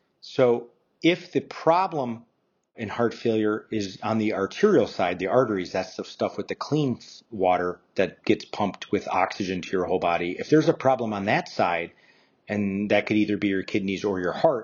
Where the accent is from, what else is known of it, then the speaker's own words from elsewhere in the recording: Kenosha, Wisconsin, United States; I'm an interventional cardiologist, and I'm born and raised in Kenosha